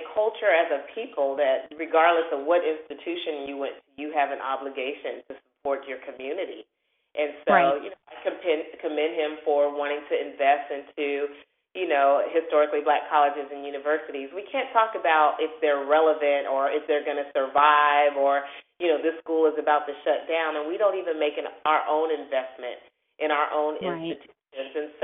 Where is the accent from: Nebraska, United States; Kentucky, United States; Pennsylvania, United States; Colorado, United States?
Colorado, United States; Colorado Springs; also born or lived in all different places; I'm from Colorado Springs, Colorado, lived in all different places because I was a military child